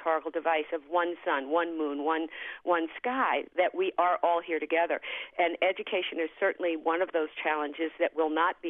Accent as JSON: {"language": "English", "region": "New York", "country": "United States", "said": "I'm actually a New Yorker. I live in New York. I just happen to be out here in California right now."}